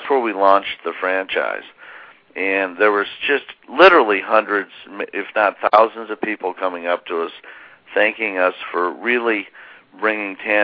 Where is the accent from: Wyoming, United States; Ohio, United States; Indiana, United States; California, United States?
Indiana, United States; We're both Hoosiers. We're from Indiana.